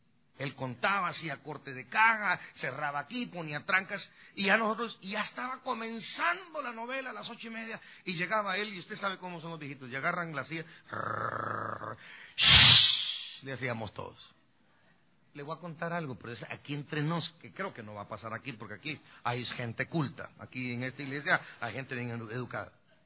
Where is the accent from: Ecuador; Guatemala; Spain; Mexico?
Guatemala; moved away; Cuando yo estaba en mi país, en Guatemala, y las miraba con mi abuelo, mi abuela, mi mamá, mis hermanas, mi papá.